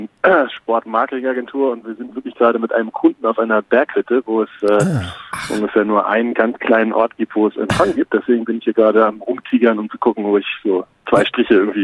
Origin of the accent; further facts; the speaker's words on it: Berlin, Germany; born there; now in Munich, Germany; als ehemaliger und vor allem gebürtiger Berliner